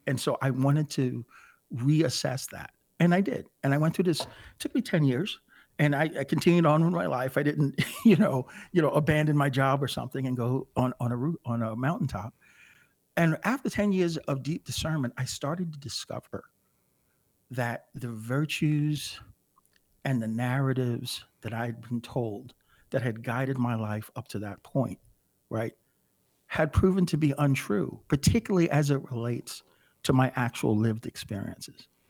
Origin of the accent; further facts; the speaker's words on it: United States; So I was excited about being an American.